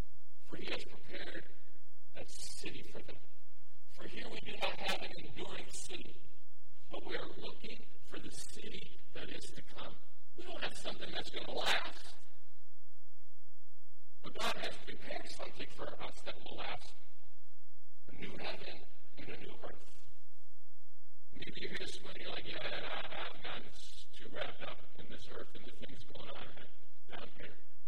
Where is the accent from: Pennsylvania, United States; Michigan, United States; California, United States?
Michigan, United States; also born or lived in Tennessee; I want to go back to Tennessee. It's cold here. I know it's cold because I grew up in Michigan.